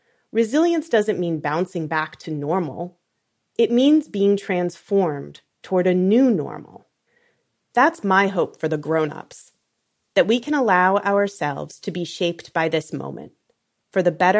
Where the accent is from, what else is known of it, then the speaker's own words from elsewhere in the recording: Rhode Island, United States; I grew up in Rhode Island, and as soon as the snow melts, I'm dreaming of sun, sand, and salt water.